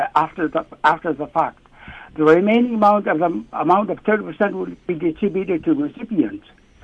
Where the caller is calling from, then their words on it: Eek, Alaska, United States; I'm calling from Eek, Alaska.